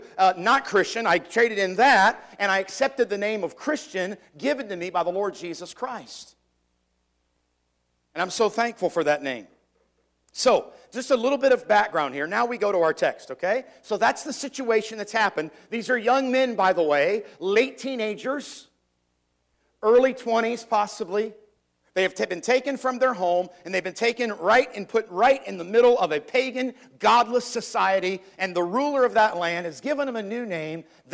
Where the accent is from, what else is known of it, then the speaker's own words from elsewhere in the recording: United States; born there; But I was not born in Canada. I was born in the U.S. And so by birth, I'm an American, okay?